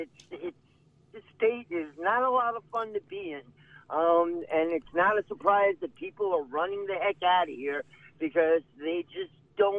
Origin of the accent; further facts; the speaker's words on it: Connecticut, United States; When I grew up, I'm 57 years old. When I grew up in Connecticut, it was illegal to have a radar detector in your car.